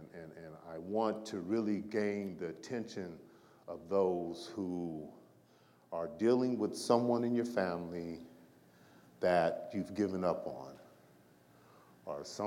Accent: Los Angeles, California, United States; But I grew up in South Central, had two wonderful parents.

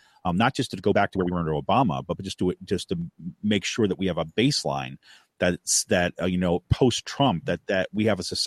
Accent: New York, United States; Maryland joins a bunch of other states in banning fracking, including my home state of New York.

